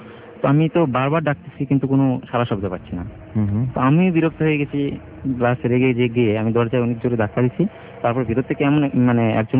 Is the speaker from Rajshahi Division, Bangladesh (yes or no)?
yes; Bogura, Rajshahi Division, Bangladesh; আমরা চলে যাব আমাদের গ্রামে বাসা বগুড়াই